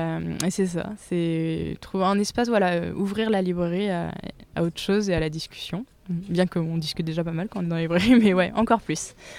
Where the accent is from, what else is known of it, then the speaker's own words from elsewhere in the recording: Parné-sur-Roc, Pays de la Loire, France; Et le soir, je suis à Parnay-sur-Roc parce que du coup, c'est là d'où je viens.